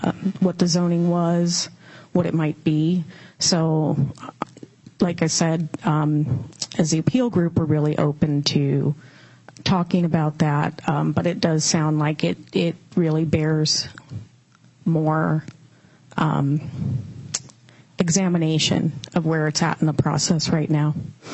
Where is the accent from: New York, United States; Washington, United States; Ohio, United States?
Washington, United States; Black Diamond; now in Bellevue, United States; But I live in Bellevue, and I grew up in Black Diamond.